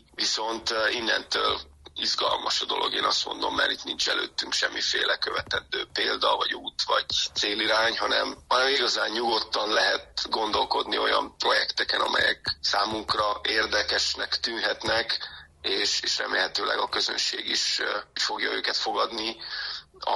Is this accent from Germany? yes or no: no; Gheorgheni, Harghita, Romania; Szerencsére gyergyóiként ugye hosszabb időszakra kivetítve éljük meg.